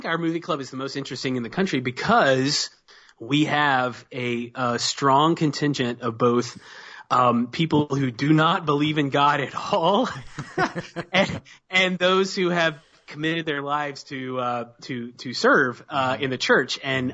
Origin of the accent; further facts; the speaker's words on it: Tallahassee, Alabama, United States; I grew up in Alabama. I grew up in a very small town, like several small towns.